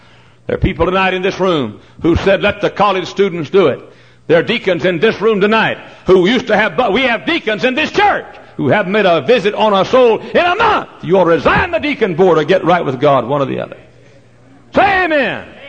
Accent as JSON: {"language": "English", "town": "Dallas", "region": "Texas", "country": "United States", "tie": "born or raised there", "said": "I was preaching in my hometown area. I grew up in Dallas, and Garland, Texas is nearer to Dallas than Hammond is to Chicago."}